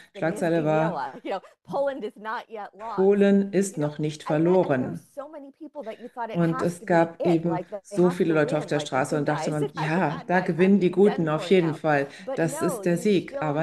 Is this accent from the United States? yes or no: yes; United States; als Amerikanerin, die auch bei vielen Demonstrationen dabei war in den USA